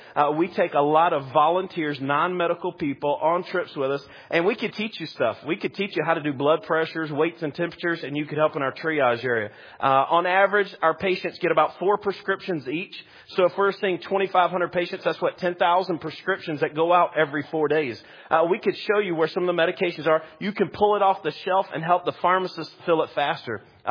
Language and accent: English; Alabama, United States; I'm from Alabama, so you have to forgive my Alabama knees here